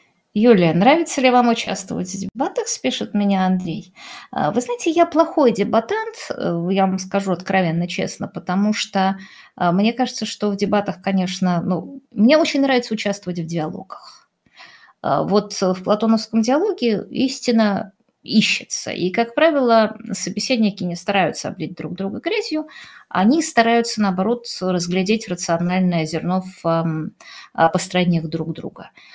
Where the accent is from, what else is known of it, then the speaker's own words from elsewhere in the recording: Russia; я россиянка.